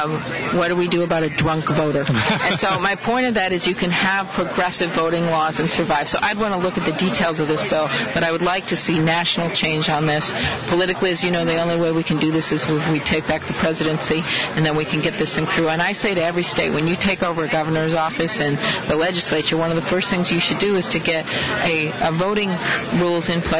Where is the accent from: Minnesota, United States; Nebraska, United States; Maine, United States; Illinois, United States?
Minnesota, United States; I'm coming from Minnesota, that had one of the most progressive voting registration that you can have in the country